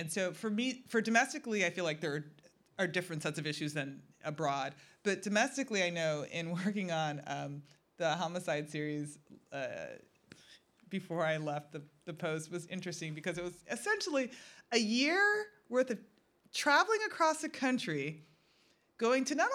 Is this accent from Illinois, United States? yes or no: yes; Chicago, Illinois, United States; I'm from Chicago. Don't worry. I'll be fine.